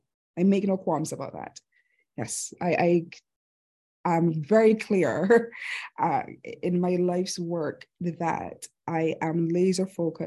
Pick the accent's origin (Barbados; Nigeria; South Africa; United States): Barbados; my immigrant background. I am nothing without my culture. I'm from Barbados.